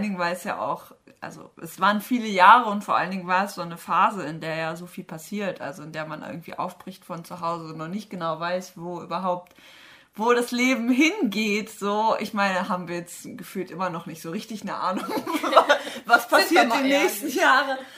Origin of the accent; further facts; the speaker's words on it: Bad Sassendorf, North Rhine-Westphalia, Germany; now in Dortmund, Germany; nach Dortmund, ist jetzt zwar nicht so weit weg von meiner Heimat, aber irgendwie dachte ich so, ja, okay, dann wohne ich da jetzt, aber mein Leben spielt sich vielleicht trotzdem noch in Bad Sassendorf ab